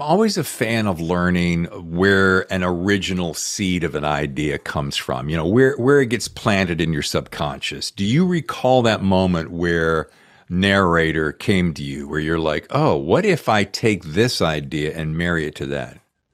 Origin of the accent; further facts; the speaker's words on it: the South, United States; I call it simmer because I'm from the South and things percolate on in a percolator and a simmer on a stove, right?